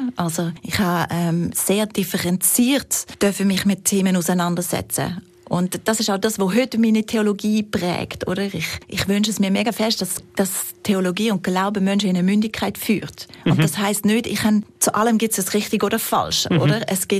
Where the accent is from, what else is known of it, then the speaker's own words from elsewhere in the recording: Bavaria, Germany; accent: Allgäu; now in Switzerland; Deshalb bin ich da, hocke ich da mit meinem Allgäuer Akzent.